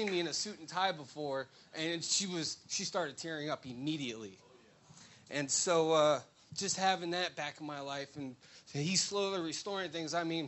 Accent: Charlotte County, United States; I'm 34. I'm from Charlotte County, born and raised.

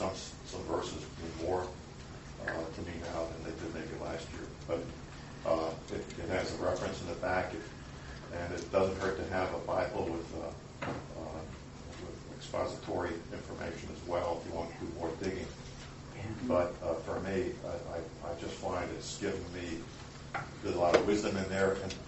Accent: Brooklyn, New York, United States; I'm from Brooklyn, so I've got my language is pretty much built in.

